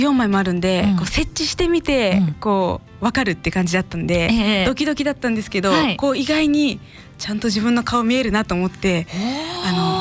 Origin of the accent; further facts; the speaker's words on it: Ehime, Japan; はい、愛媛です。